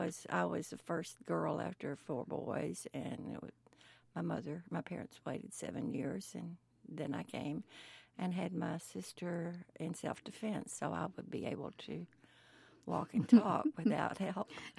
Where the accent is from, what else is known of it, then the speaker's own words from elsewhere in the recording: Arkansas, United States; also born or lived in Memphis; I was born right here in Memphis, Tennessee, but that's because it was the closest big hospital. I grew up in the Arkansas Delta.